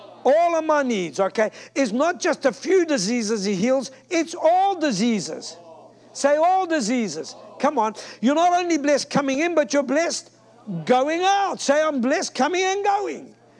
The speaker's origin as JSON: {"language": "English", "country": "South Africa", "said": "I come from South Africa."}